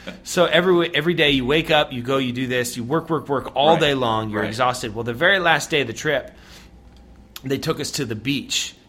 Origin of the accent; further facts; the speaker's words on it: Ohio, United States; And I'm not used to that kind of heat. I'm from Ohio, you know.